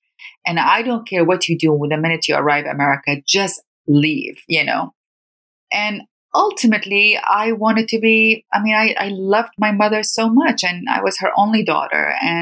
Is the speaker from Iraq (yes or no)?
yes; Iraq; You know, being from Iraq, I grew up in the Iran-Iraq war, and also we were not having access to international media.